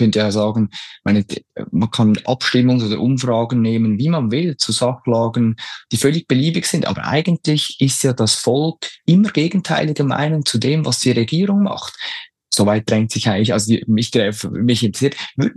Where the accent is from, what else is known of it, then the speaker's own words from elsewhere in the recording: Switzerland; Ich will jetzt als Schweizer erst recht nicht diese historischen Parallelen ziehen